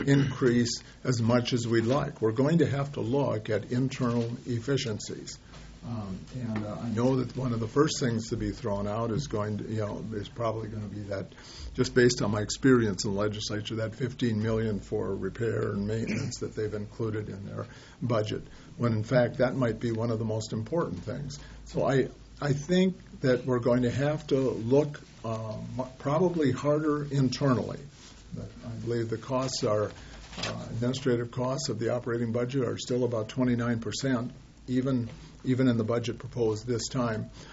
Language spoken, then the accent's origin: English; Minnesota, United States; it's exciting to see some of the things that are happening in greater Minnesota. Even in my hometown, there's a proposal now to provide multi-use for the old state hospital facility.